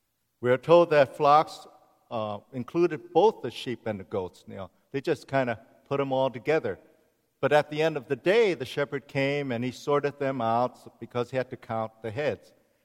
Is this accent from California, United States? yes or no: yes; San Francisco, California, United States; There is a strong historical connection between Old First and the church where I grew up in Chinatown.